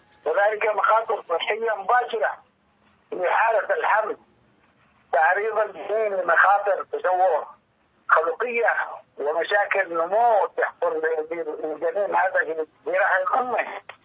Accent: Yemen; ولكن عندنا في اليمن تذكر هذه المضاعفة قد تؤدي إلى الوفاة

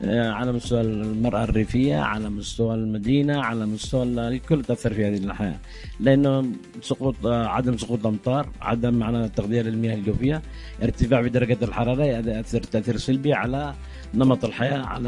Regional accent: Hadhramaut, Yemen

